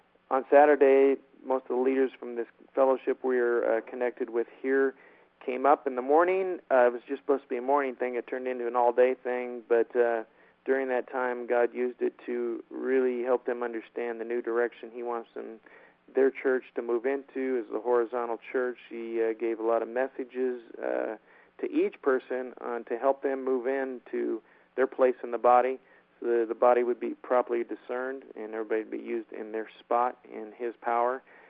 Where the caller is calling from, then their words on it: São Paulo, Brazil; We are calling in from Sao Paulo, Brazil. We're in a house up in the mountains that overlook Sao Paulo.